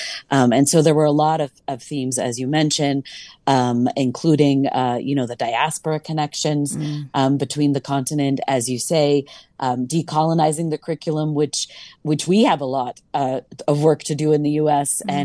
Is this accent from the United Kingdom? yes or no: no; United States; And here I'm speaking, you know, loudly as an American on this, and I will continue